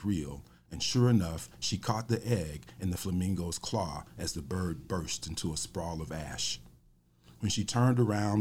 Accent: the South, United States; I'm still just always thinking about that as a Southerner.

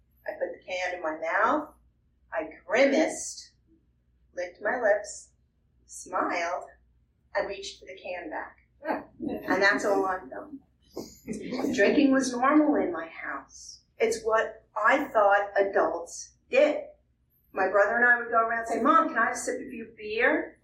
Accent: New York, United States; I grew up on Long Island.

